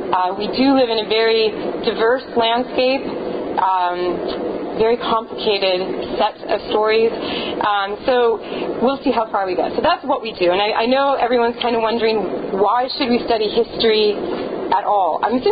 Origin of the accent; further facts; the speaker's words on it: South Dakota, United States; moved away; I grew up in South Dakota. I did not stay there. But I grew up in South Dakota, and so I grew up around a bunch of Lakota Sioux kids.